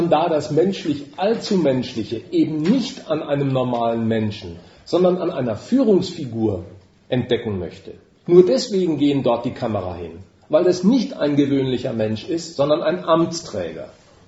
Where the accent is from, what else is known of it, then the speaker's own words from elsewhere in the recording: North Rhine-Westphalia, Germany; Denk mal, ich komme also originär aus dem Ruhrpott